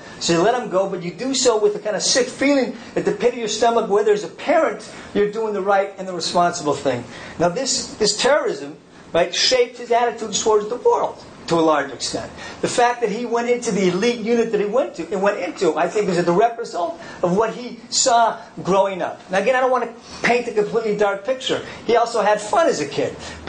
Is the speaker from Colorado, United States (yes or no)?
yes; Denver, Colorado, United States; now in Israel; And I come from Denver, right? I originally come from Denver.